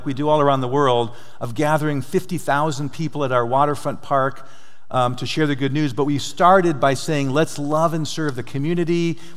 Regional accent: Portland, Oregon, United States; I mentioned my hometown of Portland, Oregon, kind of like Cape Cod in a way, in the sense that we don't have large churches.

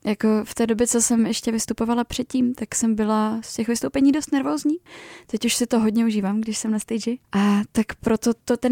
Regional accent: Karlovy Vary, Karlovy Vary Region, Czechia; Já jsem právě původem z Karlových Varů, pak také jsem velmi často v Praze a také v Londýně.

